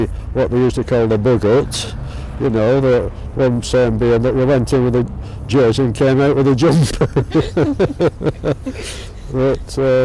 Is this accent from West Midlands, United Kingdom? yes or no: no; Bolton, North West England, United Kingdom; also born or lived in Preston / Farnworth; I was born in Bolton. I was there about 2 years, and then we moved from there to Preston.